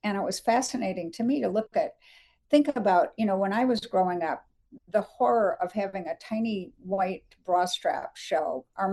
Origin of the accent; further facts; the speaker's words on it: Dayton, Ohio, United States; born there; Yep, coming home to my roots. I was born in Dayton. My grandparents lived in Cleveland and Youngstown. So, you know, Ohio is home sweet home in a way.